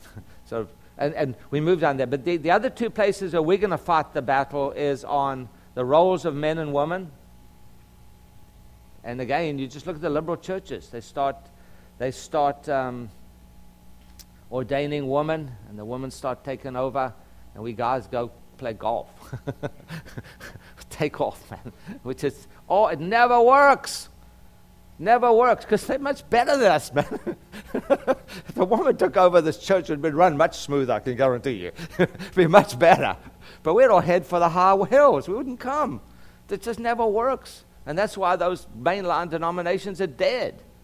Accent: South Africa; I grew up in South Africa was just exactly like that.

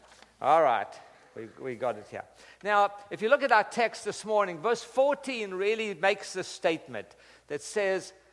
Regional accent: Durban, KwaZulu-Natal, South Africa; We went by the house that I grew up in Durban, South Africa.

